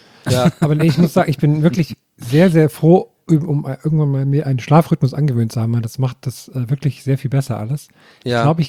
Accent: East Germany, Germany; Kriege ich als Ossi auch immer Gänsehaut, wenn ich sie höre.

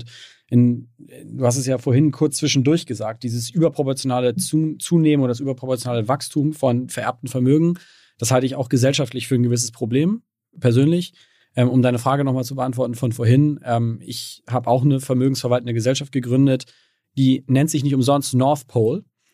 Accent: Harburg, Hamburg, Germany; wir sind halt in Harburg zur Schule gegangen und haben da uns so durchgeboxt

